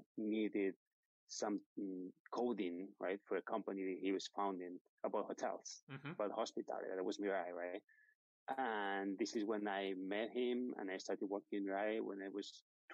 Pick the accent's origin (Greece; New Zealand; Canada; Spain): Spain; Madrid, Community of Madrid; born there; English is a second language; I was born in Madrid in Spain